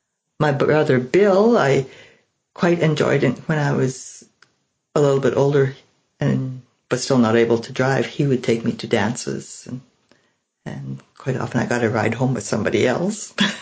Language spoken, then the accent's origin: English; Kelsey, Alberta, Canada; also born or lived in Camrose; I was born in Camrose, Alberta. I grew up at Kelsey. Worked in Edmonton for a short time, moved back to Camrose, moved to Balfe where I've been ever since. Lived in a rural community.